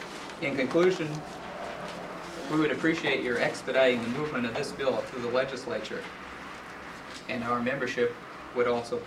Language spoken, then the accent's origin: English; Galena, Alaska, United States; I'm from Galena, Alaska.